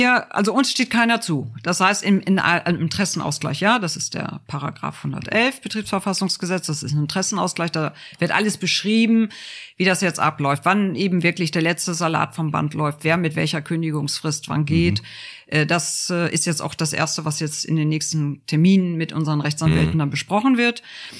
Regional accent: Northern Germany, Germany; born there; ich komme gebürtig aus Norddeutschland und die waren nach dem Krieg englisch besetzt.

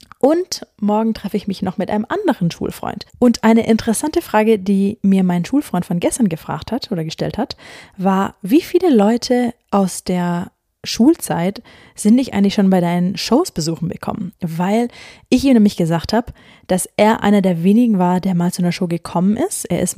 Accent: Ulm, Baden-Württemberg, Germany; Bin jetzt einen Tag hier in Ulm, in dem Haus von meinen Eltern, wo ich auch aufgewachsen bin. Ich komme ja ursprünglich aus Ulm.

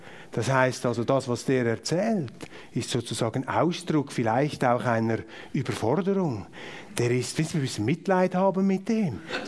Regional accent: Switzerland; da kann ich ja nicht als Schweizer Politiker permanent im Ausland herumlaufen und den Deutschen und den Österreichern oder sonst jemandem erzählen, wie ich die Welt sehe.

